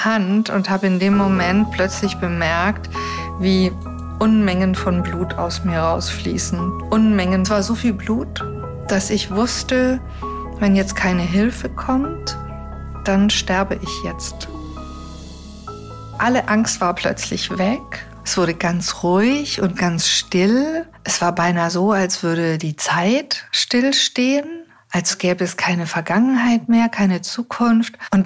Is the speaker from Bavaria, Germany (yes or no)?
yes; Neu-Ulm, Bavaria, Germany; now in Ulm, Germany; ich bin jetzt gerade vor einem halben Jahr wieder hier nach Ulm in meine Heimatstadt gezogen. Sprich, Neu-Ulm ist meine Heimatstadt, ich will ehrlich sein, aber jetzt bin ich in Ulm.